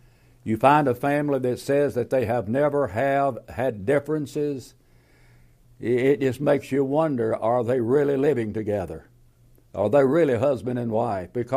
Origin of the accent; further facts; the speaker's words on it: Tennessee, United States; I grew up in Middle Tennessee, and I know about skid chains